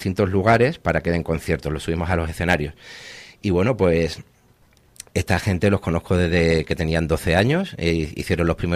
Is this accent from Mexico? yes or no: no; Seville, Andalusia, Spain; born there; Laredo forma parte de mi vida desde que nací, porque yo nací en Sevilla, pero he veraneado en Ampuero.